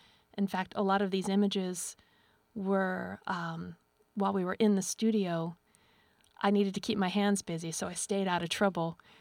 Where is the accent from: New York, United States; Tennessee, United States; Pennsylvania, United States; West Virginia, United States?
Pennsylvania, United States; Philadelphia; Well, I grew up in Philadelphia, but my grandmother lived in Tidewater, Virginia, Portsmouth.